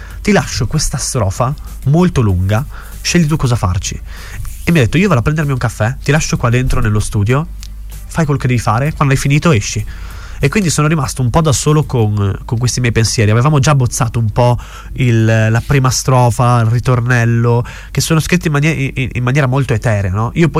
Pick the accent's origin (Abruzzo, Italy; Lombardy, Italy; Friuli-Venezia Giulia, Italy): Friuli-Venezia Giulia, Italy; Sauris; io sono comunque nato a Sauris, sono comunque cresciuto lì, e il suono del silenzio della mia valle